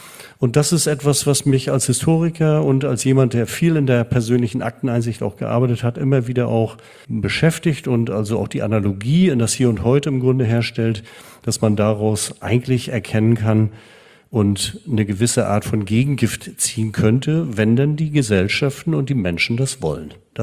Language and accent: German; Rostock, Mecklenburg-Vorpommern, Germany; also born or lived in Stralsund; Jahrgang 1963, geboren in Stralsund, aufgewachsen die meiste Zeit seines Lebens in Rostock